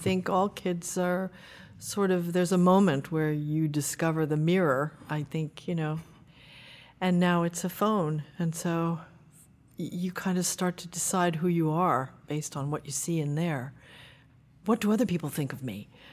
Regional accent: New Jersey, United States; born there; I was born in New Jersey. My mother said I was the longest birth on record at Overlook Hospital.

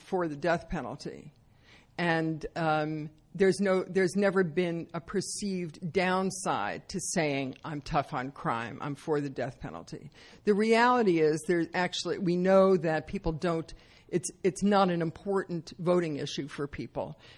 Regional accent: Brooklyn, New York, United States; born there; and maybe it's because I was born in Brooklyn, I'm not sure

